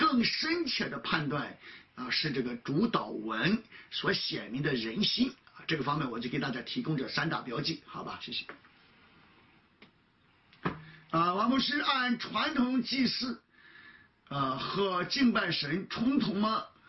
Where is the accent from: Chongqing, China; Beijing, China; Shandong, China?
Shandong, China; 我们山东人，我从小的时候我们就祭祖啊。